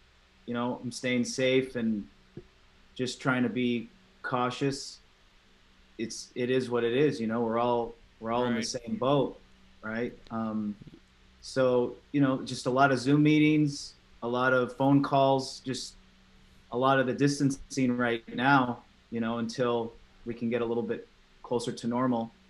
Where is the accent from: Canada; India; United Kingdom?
Canada; now in Los Angeles, United States; I'm in LA, actually. I am Canadian, but I spend a lot of my time in Los Angeles. We go back and forth.